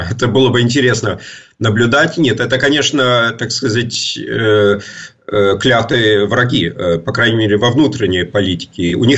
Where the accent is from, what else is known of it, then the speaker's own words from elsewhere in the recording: East Germany, Germany; Я сам из Восточной Германии, где всегда очень хорошо левые радикалы выступали, то есть левая партия, она всегда там необычно много набирала голосов